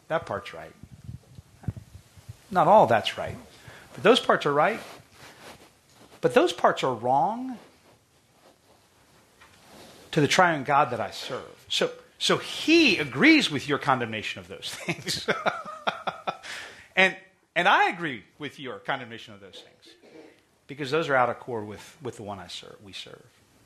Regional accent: Virginia, United States; I grew up in Northern Virginia

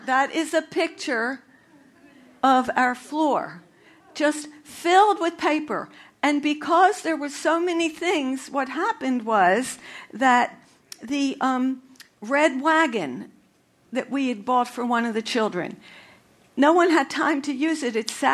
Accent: Philadelphia, Pennsylvania, United States; So now let me describe what celebrating Hanukkah was like as I grew up in Philadelphia.

